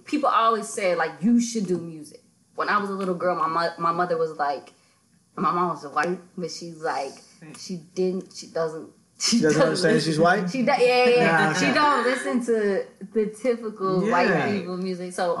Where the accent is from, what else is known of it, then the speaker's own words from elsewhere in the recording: the South, United States; And, you know, I grew up in the South, but my mom loved him.